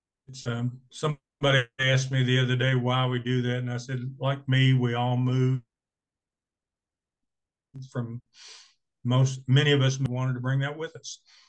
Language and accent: English; Midwest, United States; now in Colorado, United States; I'm a transplant, as many people are. I came from the East Midwest, 45 inches of rain a year or more. I did not know a person. I knew no one who had in-ground irrigation when I moved out here to Colorado.